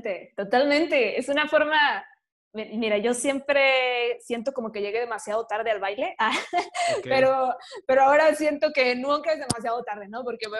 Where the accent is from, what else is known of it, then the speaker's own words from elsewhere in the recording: Culiacán, Sinaloa, Mexico; Creciendo en Culiacán, Sinaloa, que es una ciudad súper, súper violenta